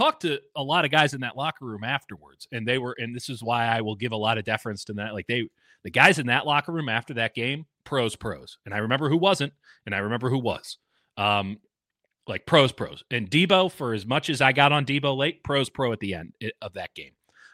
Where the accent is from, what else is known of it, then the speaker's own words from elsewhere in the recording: Chicago, Illinois, United States; I grew up in Chicago. Like, I've been in hurricanes.